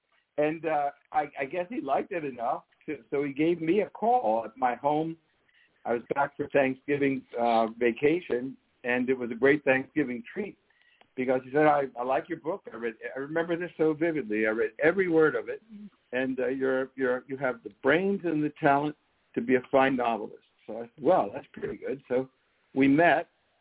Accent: Newark, New Jersey, United States; I'm from Newark.

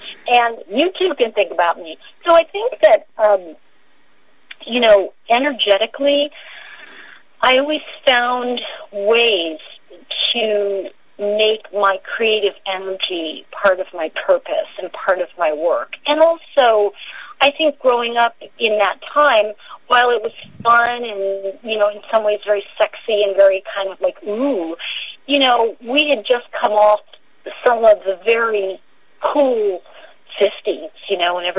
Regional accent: New York City, New York, United States; because I grew up in Greenwich Village, I mean, I grew up in kind of a crazy time

